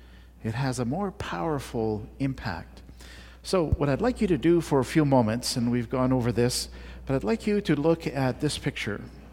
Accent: India; I'm white on the outside, but because I grew up in India, and a lot of my life was shaped and formed in India, I'm brown on the inside.

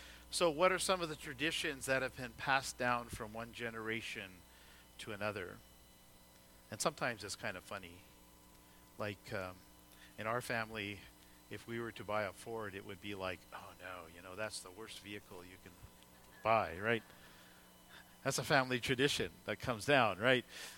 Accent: India; moved away; some part of it is because I came from India, I enjoy Indian food, and our kids do.

